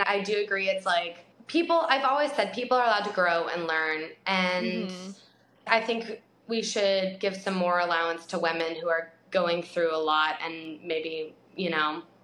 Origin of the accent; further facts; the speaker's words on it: Texas, United States; I was reading those comments because I'm from Texas. … from Texas. I love my girl, my Texas girls.